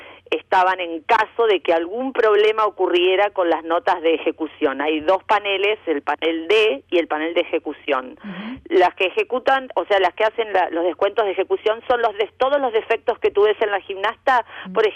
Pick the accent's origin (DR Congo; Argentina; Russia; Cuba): Argentina; Mira, yo empecé cuando era chica, pero hacía gimnasia en Argentina.